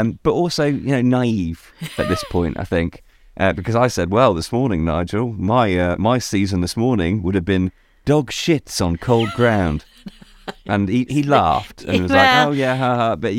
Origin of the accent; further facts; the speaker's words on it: Birmingham, West Midlands, United Kingdom; I was born and raised in Birmingham, the most landlocked place. In fact, the most landlocked point in the country is about a mile down the road from Mum and Dad's house. Like, you can't be further away from the sea where I was born.